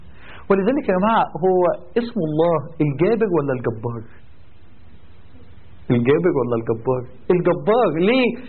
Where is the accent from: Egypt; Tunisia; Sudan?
Egypt; يعني عندنا في مصر ناس اسمهم